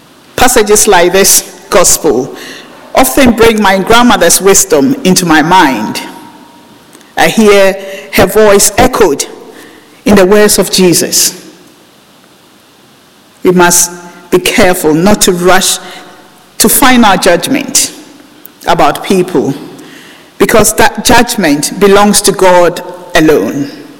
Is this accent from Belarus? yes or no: no; Ghana; I grew up in Ghana, and one of the greatest gifts God gave me was being surrounded by remarkable women in my family.